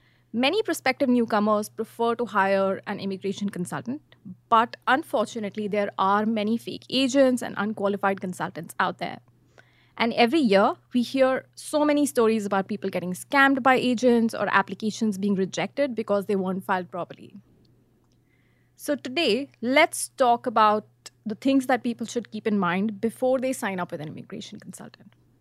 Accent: India; now in Canada; I will be your host for today's episode. I moved to Canada from India as a permanent resident 3 years ago under the Federal Skilled Worker Program

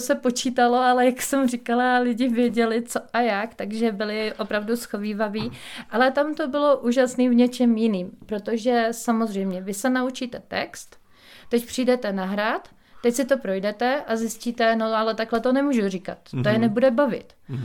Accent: Vysočina Region, Czechia; jsem z Vysočiny, takže já se seznamuju tady s tím krajem, i když jsem tady 10 let

